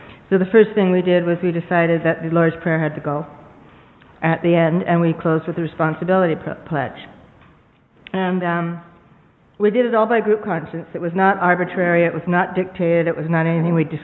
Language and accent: English; Collingwood, Ontario, Canada; And, keep in mind we're from Collingwood, Wasaga Beach. A little provincial.